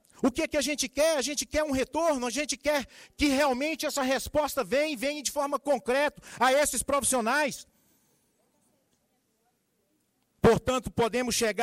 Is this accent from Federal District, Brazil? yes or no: yes; Planaltina, Federal District, Brazil; Eu fui nascido e criado em Planaltina